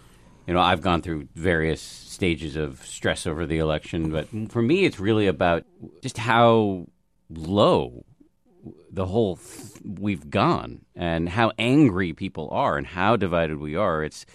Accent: United States; But I do, as an American, have feelings about the sort of nature of the venomous nature of the dialogue

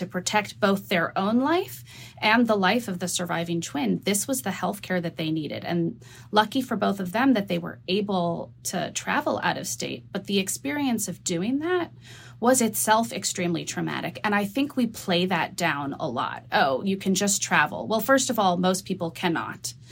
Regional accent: New Mexico, United States; I'm from New Mexico, so I'm allowed mm-hmm. to say that.

